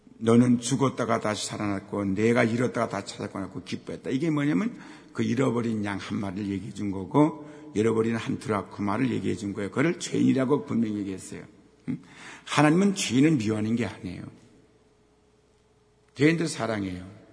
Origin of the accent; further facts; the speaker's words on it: South Korea; 저도 듣기 좋아요. 내가 한국 사람이니까.